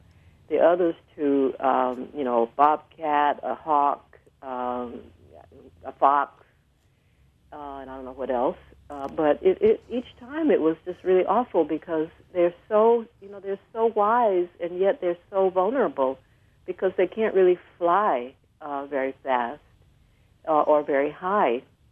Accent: Georgia, United States; I'm actually from Georgia, but I went to Mississippi because if I had gone to Georgia, my parents would have freaked out.

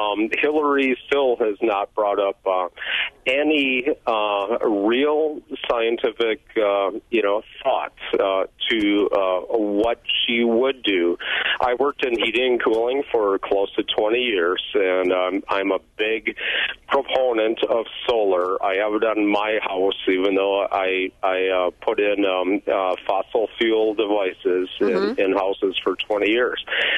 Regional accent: Shawano, Wisconsin, United States; I'm from Shawano, not Wausau, but that's close enough, only an hour away.

